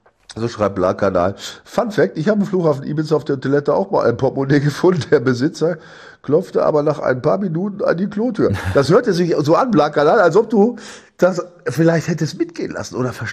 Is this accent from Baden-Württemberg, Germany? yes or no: no; Sulingen, Lower Saxony, Germany; Also da war ich ja bei meiner Mutter in Sulingen, da wo ich herkomme.